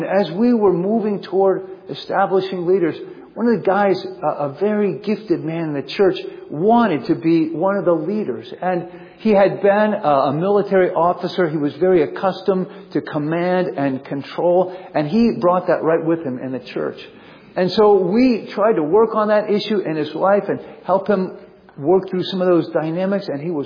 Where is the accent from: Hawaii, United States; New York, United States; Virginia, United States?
Virginia, United States; I grew up in Northern Virginia, so I thought, you know, wool and lamb chops